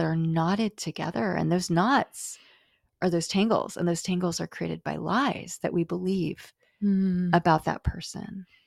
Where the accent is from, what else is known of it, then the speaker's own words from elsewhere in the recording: California, United States; Steve and I were living in Boston, and I was, you know, I'm from California